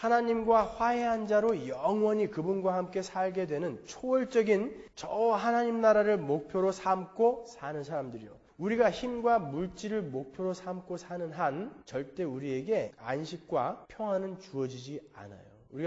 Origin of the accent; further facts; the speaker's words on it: Pyeongtaek, Gyeonggi Province, South Korea; now in United States; 저한테 물어봐서 평택입니다. 당당하게.